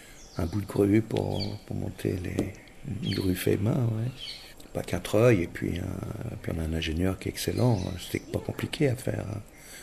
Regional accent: France; moved away; L'année importante, c'est l'année où j'ai quitté la France pour venir ici, le 15 août 69. Puis on est arrivé ici le 4 octobre.

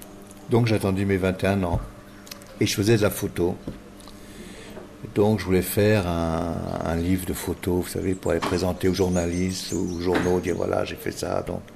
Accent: France; moved away; L'année importante, c'est l'année où j'ai quitté la France pour venir ici, le 15 août 69. Puis on est arrivé ici le 4 octobre.

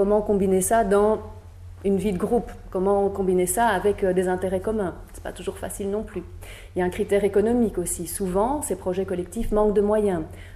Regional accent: Brussels, Brussels-Capital Region, Belgium; ce qu'on appelle chez nous à Bruxelles des communs

